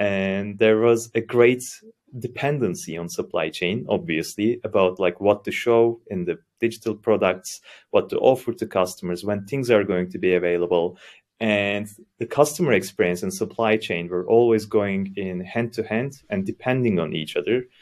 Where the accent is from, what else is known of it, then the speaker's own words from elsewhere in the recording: Istanbul, Turkey; now in Germany; So I'm from Istanbul, Turkey, moved to Germany 5 years ago, and I'm a digital product manager.